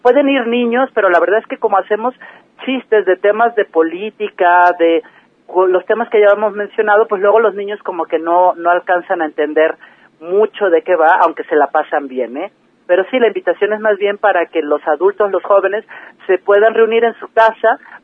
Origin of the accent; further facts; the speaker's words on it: Autlán, Jalisco, Mexico; Por primera vez yo me pude presentar en Autlán, me dio muchísimo gusto poder pisar mi tierra